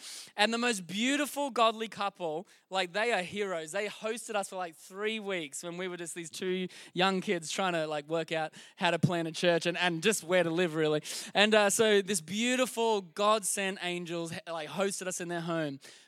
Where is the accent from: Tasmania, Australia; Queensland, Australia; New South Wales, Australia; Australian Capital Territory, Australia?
Queensland, Australia; Sunshine Coast; originally we're from the Sunshine Coast in Queensland.